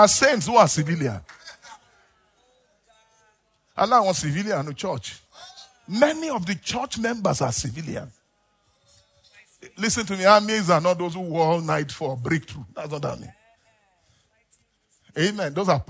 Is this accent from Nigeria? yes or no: yes; Zaria, Kaduna State, Nigeria; And we are talking. I'm from Zaria and all that.